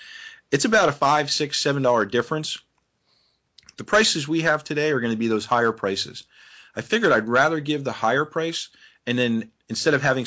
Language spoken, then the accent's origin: English; Philadelphia, Pennsylvania, United States; I'm from Philadelphia, and we just got a foot, and we're expecting another half tonight.